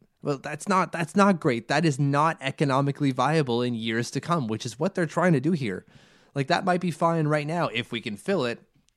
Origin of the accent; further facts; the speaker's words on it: Ottawa, Ontario, Canada; we come from Ottawa, the same place, please.